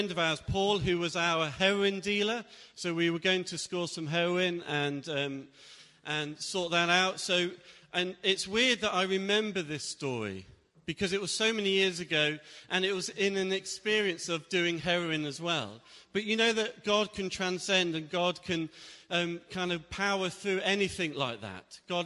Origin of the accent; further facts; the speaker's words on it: Derby, East Midlands, United Kingdom; So many years ago, I'm originally from Derby. Anyone from Derby here?